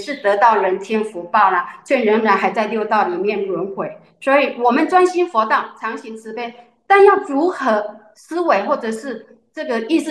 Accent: Changhua County, Taiwan; 我是彰化人，彰化县八卦山有一尊大佛。

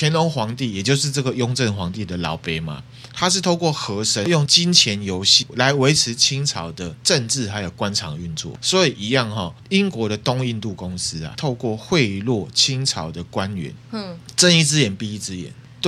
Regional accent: Taiwan; 我们台湾人自己的钱哦，没有留在台湾

